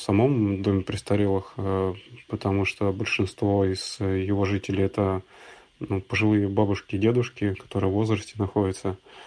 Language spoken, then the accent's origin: Russian; Moscow, Russia; я, ну, сам из Москвы сюда приехал, чтобы, ну, отсюда удаленно работать